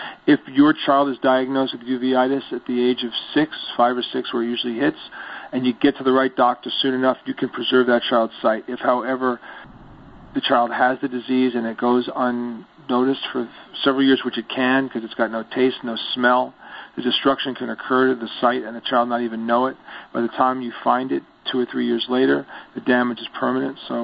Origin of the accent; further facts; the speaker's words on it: New York, United States; I can't believe I'm a New Yorker. I can't do something for my fellow New Yorkers.